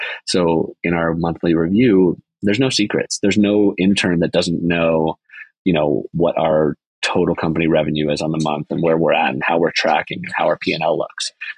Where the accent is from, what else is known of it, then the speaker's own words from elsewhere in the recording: Toronto, Ontario, Canada; born there; I was born in Toronto